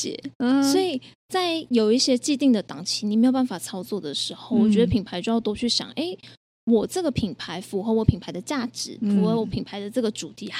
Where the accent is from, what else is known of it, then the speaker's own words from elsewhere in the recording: Malaysia; now in Taiwan; 因为我本身是马来西亚人